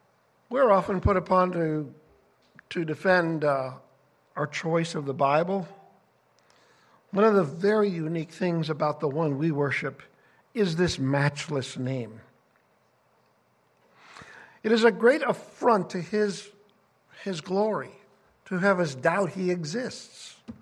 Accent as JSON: {"language": "English", "town": "Chicago", "region": "Illinois", "country": "United States", "tie": "born or raised there", "said": "That tall building from my hometown is no longer on the list. It's way down. It used to be the tall Sears Tower."}